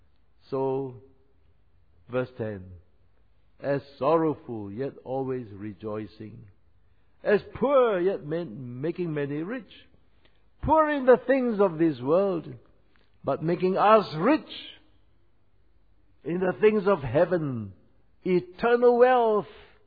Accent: England, United Kingdom; born there; I was born in England. English, America. All these are Christian countries. I was brought up a Christian.

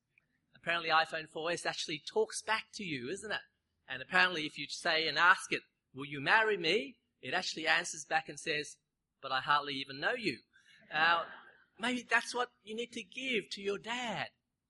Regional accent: Sydney, New South Wales, Australia; also born or lived in Hong Kong; So I've grown up in Australia, in Sydney. I'm what they call a banana. That is yellow on the outside, white on the inside.

